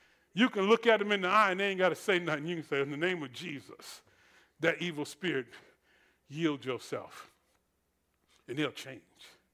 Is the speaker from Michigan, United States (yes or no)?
yes; Detroit, Michigan, United States; I didn't just go to Detroit. He sent me there. I'm from there. I love where I'm from